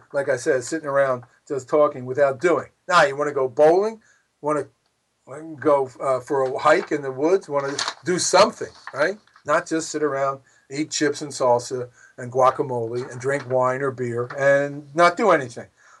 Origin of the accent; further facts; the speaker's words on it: Philadelphia, Pennsylvania, United States; But he's from Philly. I'm from Philly. We got a common ground.